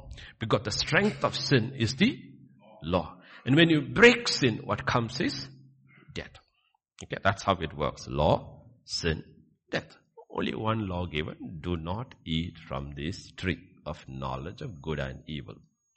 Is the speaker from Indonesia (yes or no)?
no; Kerala, India; first language ml; English is a second language; That's why I like the English translation better than our regional translation. In my mother tongue, it's called Dukkavelliyaazhcha, means mourning, sad Friday.